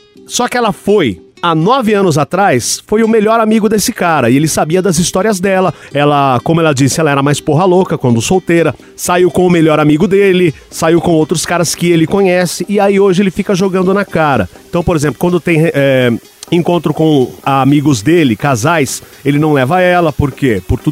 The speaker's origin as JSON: {"language": "Portuguese", "town": "Fortaleza", "region": "Ceará", "country": "Brazil", "said": "sou de Fortaleza, tenho 26 anos"}